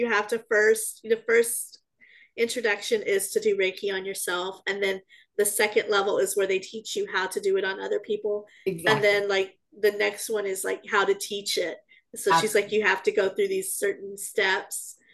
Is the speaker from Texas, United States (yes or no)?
yes; San Antonio, Texas, United States; We grew up in San Antonio, Texas, and that's a hot spot itself